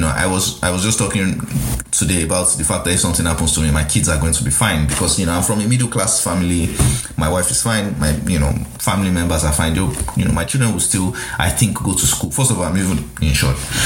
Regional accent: Nigeria; And this is me as a Nigerian, but as a Nigerian who earns a limited amount of money and spends millions on school fees for two children

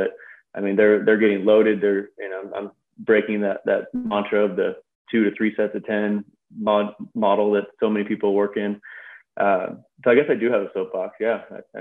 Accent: San Diego, California, United States; Now, I grew up in San Diego. We didn't have hockey out there.

